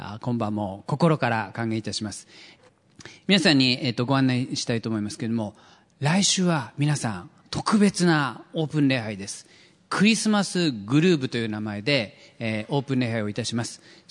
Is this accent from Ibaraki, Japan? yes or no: yes; Tsuchiura, Ibaraki, Japan; 私はですね、生まれも育ちもここ土浦でありまして、もう根っからの茨城県人であります。